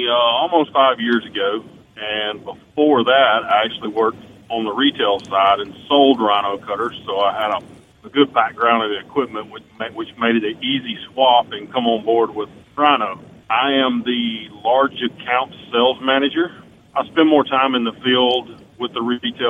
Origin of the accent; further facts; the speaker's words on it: Mississippi, United States; I'm in Mobile, Alabama right now. I left my home state of Mississippi about 6 this morning.